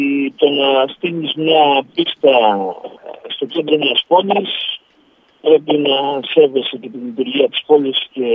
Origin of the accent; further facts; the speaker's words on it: Patras, Western Greece, Greece; όλοι μας σαν πατρινοί να το διαφημίζουμε